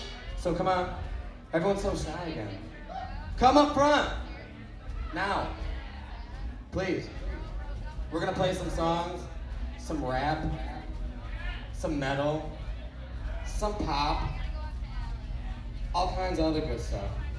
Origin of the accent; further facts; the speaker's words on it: Muskegon, Michigan, United States; We're from Muskegon.